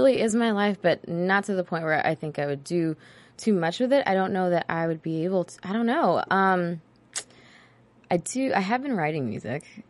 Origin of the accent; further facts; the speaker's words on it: Queens, New York, United States; I love her, but … 's my girl. We're both from Queens.